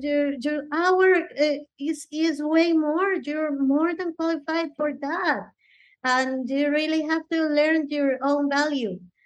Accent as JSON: {"language": "English", "town": "Bogota", "region": "Bogotá Capital District", "country": "Colombia", "said": "considering that I'm coming from Colombia, that everything started in Bogota, Colombia"}